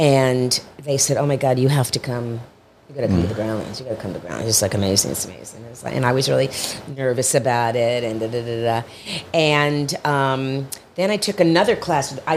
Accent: Miami, Florida, United States; I'm from Miami, Florida. So that's where I was raised.

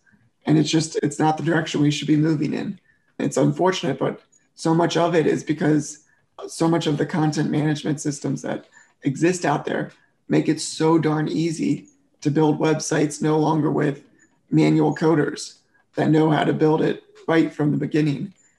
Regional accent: Maryland, United States; I grew up in Maryland and was an avid tennis player, loved all sports.

